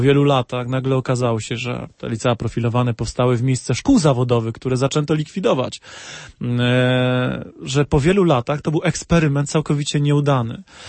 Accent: Silesian Voivodeship, Poland; no ja jestem ze Śląska

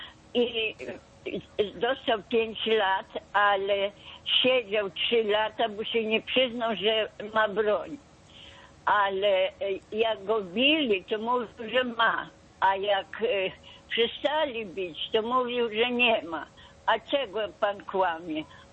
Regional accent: Hrubieszów, Lublin Voivodeship, Poland; Ja jestem z Hrubieszowa.

